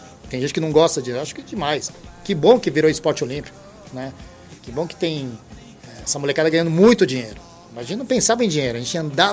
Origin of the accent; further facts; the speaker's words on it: São Paulo, Brazil; Mas eu que sou de São Paulo, paulista, da Gema aqui, apesar que eu morei em vários lugares